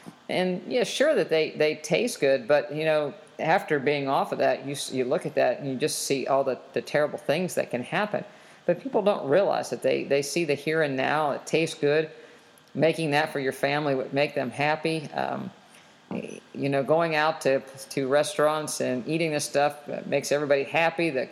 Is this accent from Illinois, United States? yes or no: no; West Virginia, United States; And certainly where I grew up in West Virginia